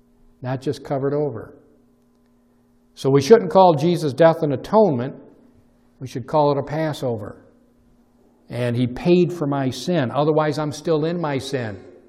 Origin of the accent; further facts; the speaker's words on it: the South, United States; I'm from the South, so I can say it that.